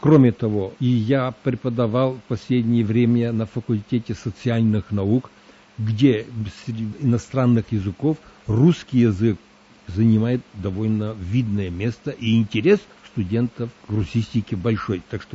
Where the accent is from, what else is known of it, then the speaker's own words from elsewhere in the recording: Zakarpattia Oblast, Ukraine; born there; also born or lived in Prague; Я родился на Подкарпатской Руси, потом учился в русской гимназии в Праге